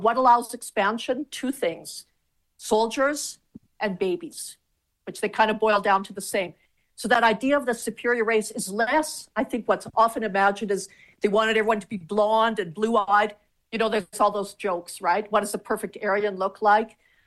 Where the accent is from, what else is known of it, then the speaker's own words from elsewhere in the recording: Canada; I don't feel like because I'm Canadian, I had to study Canadian history.